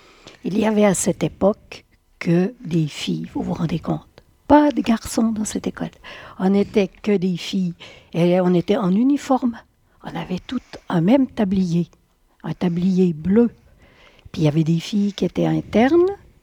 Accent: Estavayer, Fribourg, Switzerland; also born or lived in Mora / Villars-sur-Glâne; Oui, je suis née à Estavayer, mais je n'ai pas toujours habité ici. J'ai habité 8 années à Mora et 2 ans à Villars-sur-Glâne.

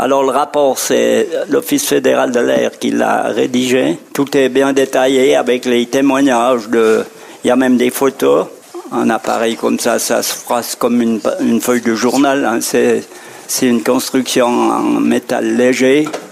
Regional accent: Grandvillard, Fribourg, Switzerland; born there; je suis né à Grand-Villa, et puis au moment du crash, j'habitais déjà à Bulle.

